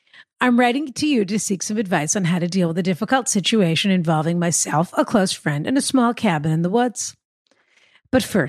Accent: Canada; Yes, Rana, I'm Canadian.

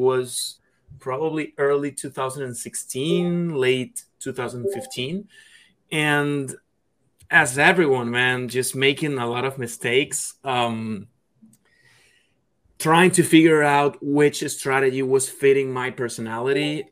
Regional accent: Caracas, Capital District, Venezuela; Well, actually, I was in Venezuela. I'm from Caracas, Venezuela.

